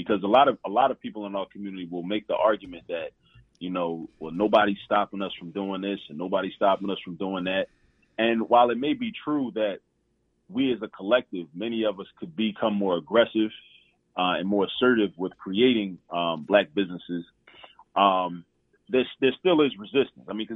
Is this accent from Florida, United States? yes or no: no; Baltimore, Maryland, United States; You know, I grew up in Baltimore.